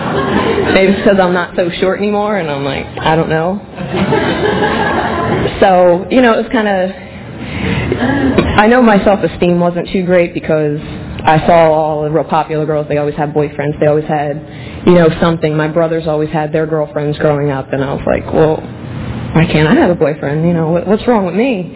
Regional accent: Pennsylvania, United States; I grew up outside of Philadelphia.

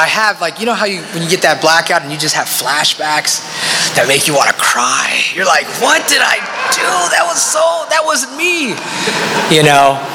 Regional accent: United States; And I'm an American kid out there.

